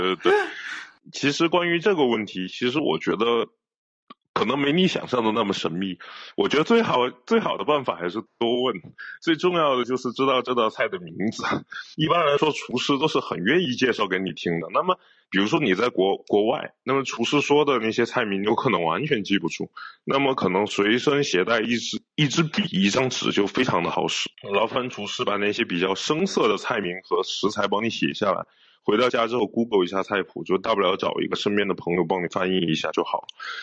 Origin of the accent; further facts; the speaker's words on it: Chongqing, China; moved away as an adult; 我是一个重庆人，那就意味着我从小在17岁之前，我吃的所有的东西，包括食堂里面的饭，都是辣的。到了广东之后